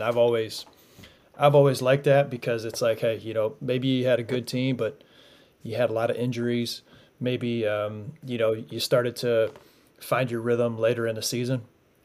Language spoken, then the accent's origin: English; Michigan, United States; also born or lived in Ohio / Indiana; I'm from Michigan, lived in Ohio, lived in Indiana, Midwest, everybody makes the playoffs.